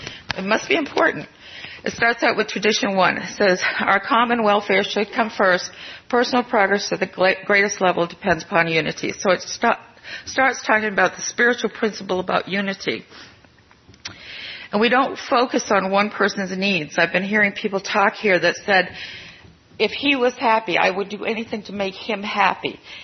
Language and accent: English; Maine, United States; I grew up in Maine, and Maine is surrounded by Canada, and you speak French there. Well, I didn't ever learn French. I'm not good at languages